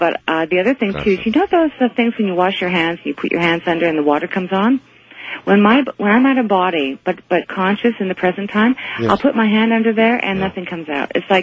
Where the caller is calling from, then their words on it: Toronto, Ontario, Canada; I'm calling from Toronto.